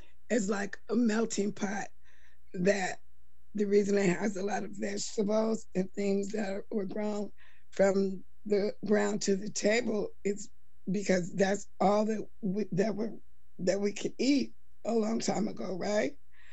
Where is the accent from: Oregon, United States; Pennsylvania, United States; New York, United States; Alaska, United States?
Oregon, United States; Portland; Portland, Oregon.